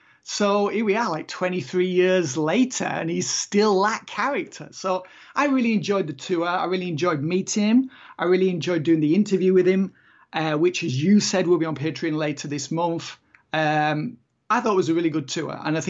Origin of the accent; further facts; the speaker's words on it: Kendal, North West England, United Kingdom; My hometown. It was my hometown.